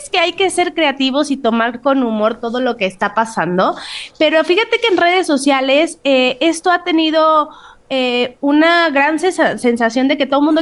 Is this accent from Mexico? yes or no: yes; Mexico; como mexicanos que nos encanta el pan dulce, pues se agradece.